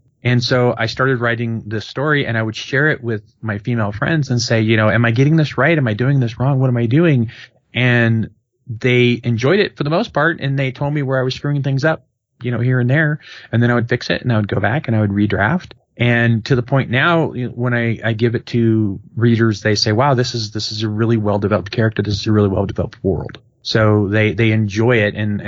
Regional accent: Chicago, Illinois, United States; She's from Chicago. I'm from Chicago. I'm Irish Catholic, though I've gotten over it.

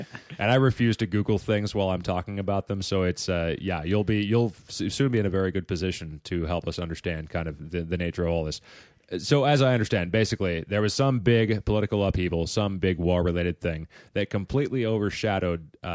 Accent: Tacoma, Washington, United States; also born or lived in Vancouver, Washington; Yeah, I grew up right outside of Tacoma, Washington. So I've lived in the Evergreen State for most of my life and then moved to the proud Beaver State of Oregon

